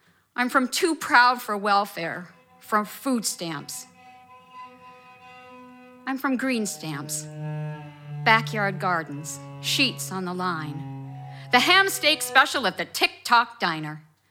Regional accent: Pennsylvania, United States; I grew up in Western Pennsylvania, and several of these poems, especially the first one, takes me back to my childhood.

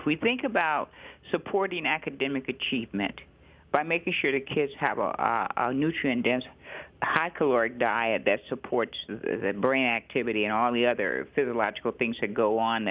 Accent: the North, United States; now in Houston, United States; I know I'm from the North and I'm not supposed to be a judge of biscuits

